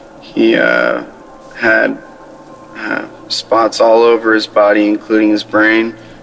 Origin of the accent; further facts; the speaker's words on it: Tennessee, United States; Hey, Daily Audio Bible. This is … again. I'm from Tennessee.